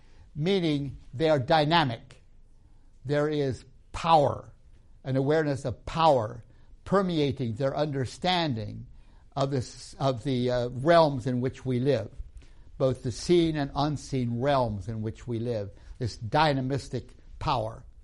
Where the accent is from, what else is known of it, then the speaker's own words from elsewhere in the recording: Tanzania; I grew up in Tanzania. And when I say I grew up in this environment in Tanzania